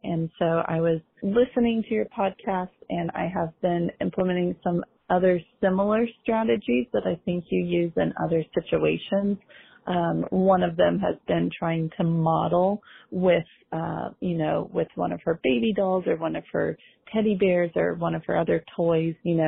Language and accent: English; Philadelphia, Pennsylvania, United States; I am from Philadelphia.